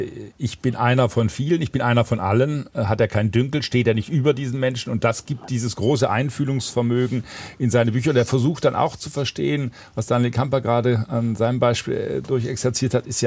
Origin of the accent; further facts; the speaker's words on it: Baden-Württemberg, Germany; Ich komme ja aus Schwaben